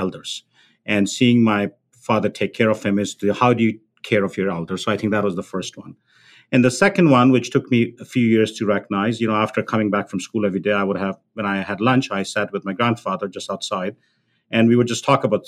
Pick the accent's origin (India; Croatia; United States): India; I grew up in India and my grandfather had mobility issues and he lived with us throughout his life.